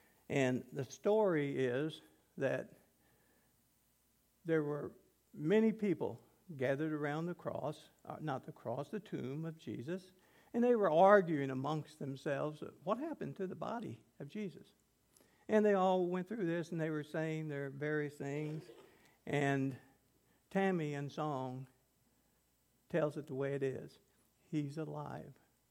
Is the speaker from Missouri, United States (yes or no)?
yes; Flat River, Missouri, United States; You know, I'm from Flat River. Esther Church? You know, those old rivalries, boy, if you grew up in the Lead Belt, you understand.